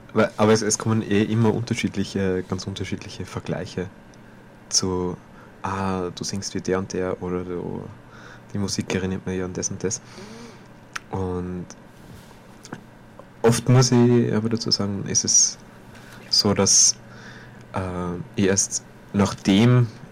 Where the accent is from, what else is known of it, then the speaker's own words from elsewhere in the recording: St. Martin bei Traun, Upper Austria, Austria; ursprünglich komme ich aus St. Martin bei Traun und bin quasi fast so, also 50 Meter von der Linzer Stadtgrenze außerhalb aufgewachsen, aber so immer im Randbereich zwischen urban und suburban, so Einfamilienhäuser neben große Baufirmen stehen.